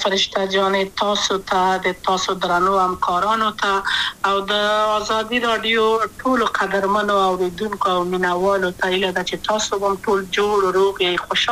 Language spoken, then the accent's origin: Pashto; Kabul, Afghanistan; also born or lived in Wardak; زه خو اصلا د وردګو ولایت یم، د پلار مې د وردګو ولایت ته خلګنسه کې دلې، د کابل په تخته پل سیمه کې یم او لویا شویم کابل که یم.